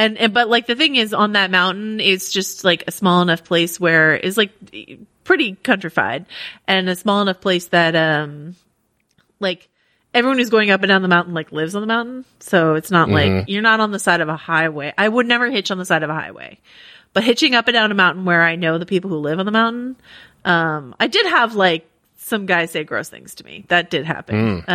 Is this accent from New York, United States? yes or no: no; California, United States; To bring us back to the fact that I am from Northern California